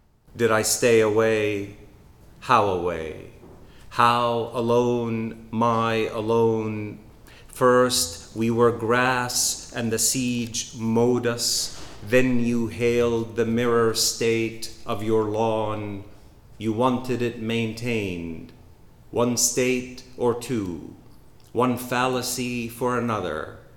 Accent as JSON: {"language": "English", "region": "Gaza Strip", "country": "Palestine", "said": "And then somehow some of us become more valuable Palestinians because we are from Gaza."}